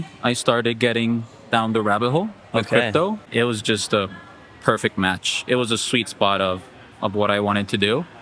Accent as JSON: {"language": "English", "country": "Colombia", "moved": "as an adult", "said": "I'm originally from Colombia, but I moved to work in finance in New York."}